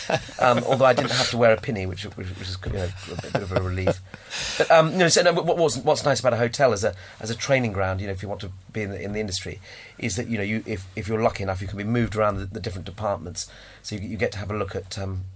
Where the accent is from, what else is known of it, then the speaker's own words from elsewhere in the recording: East Midlands, United Kingdom; when we were growing up in Rutland, in the kind of late 70s, early 80s